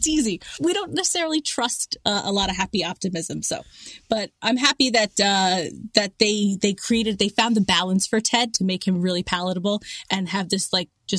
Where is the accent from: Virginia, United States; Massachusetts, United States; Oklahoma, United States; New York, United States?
New York, United States; New York City; I'm from New York, where we are known for our cynicism, right?